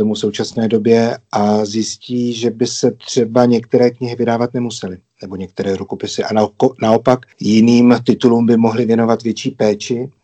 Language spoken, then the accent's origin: Czech; Sudetenland, Czechia; bych chtěl udělat nějakou knížku pro děti z mého dětství v Sudetech